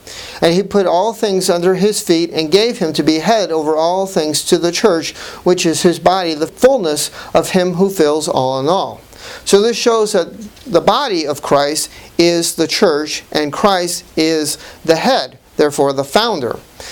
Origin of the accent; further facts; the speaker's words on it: Ohio, United States; Since I'm from Ohio